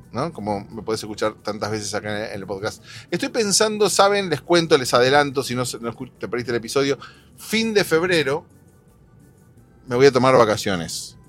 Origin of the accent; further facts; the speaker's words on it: Argentina; Somos de Argentina